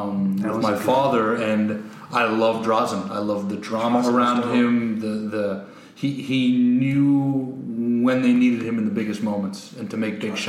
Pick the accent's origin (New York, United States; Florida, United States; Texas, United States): New York, United States; for me, you know, growing up on Long Island, but, you know, being a Celtics fan with dad